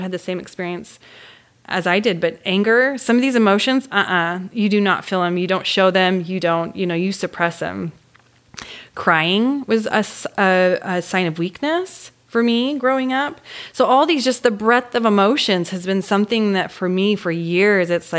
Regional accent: Orem, Utah, United States; I grew up in Orem, Utah and was Mormon

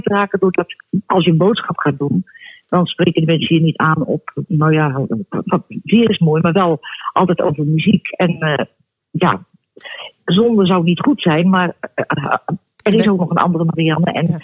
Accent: Utrecht, Netherlands; Daalse Dijk, echt een volksbuurtje. Dat was mijn geboorteplaats op een hofje.

